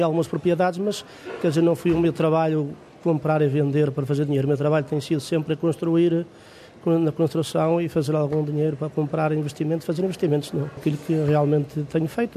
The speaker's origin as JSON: {"language": "Portuguese", "town": "Machico", "region": "Madeira", "country": "Portugal", "said": "Sou da Madeira, Machico, da Madeira."}